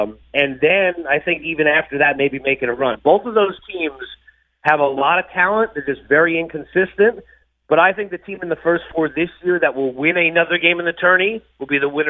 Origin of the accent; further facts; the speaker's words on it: Long Island, New York, United States; I grew up on Long Island.